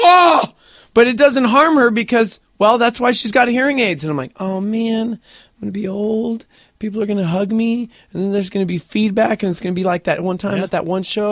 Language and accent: English; Brooklyn, New York, United States; Hey, coming up, can we talk about Brooklyn, my hometown?